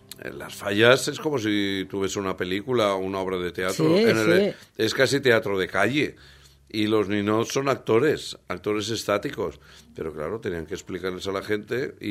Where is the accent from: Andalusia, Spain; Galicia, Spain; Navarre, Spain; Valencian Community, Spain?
Valencian Community, Spain; Valencia; los valencianos tenemos la capacidad creativa